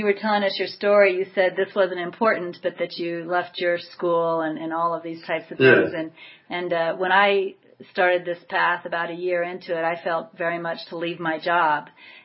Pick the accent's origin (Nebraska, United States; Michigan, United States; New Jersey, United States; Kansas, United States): Kansas, United States; You know, I was raised in Kansas.